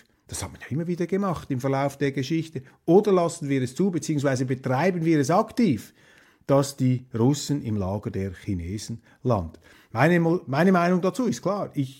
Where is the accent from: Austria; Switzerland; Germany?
Switzerland; Wir sind Schweizer, wir stehen dem Ganzen ja auch mit freundlicher, wohlwollender Distanz gegenüber.